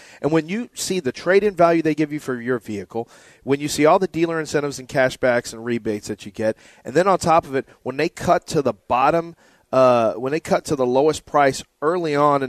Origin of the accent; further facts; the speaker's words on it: Richmond, Texas, United States; and I'm from Richmond, Rosenberg, so I know, you know, outside the city of Houston, sometimes we get forgotten.